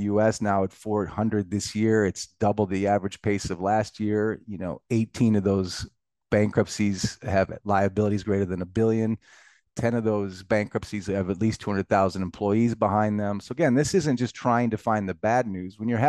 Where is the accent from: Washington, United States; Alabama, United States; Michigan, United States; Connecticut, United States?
Michigan, United States; I come from Main Street, literally lived on Main Street in Michigan growing up.